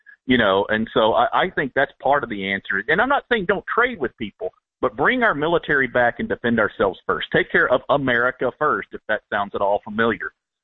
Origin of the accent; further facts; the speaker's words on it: United States; I'm an American, and I care.